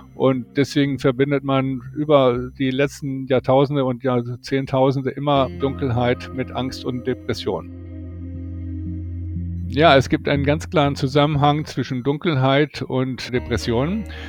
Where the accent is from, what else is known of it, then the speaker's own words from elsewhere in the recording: Germany; Das machen wir ja als Deutsche auch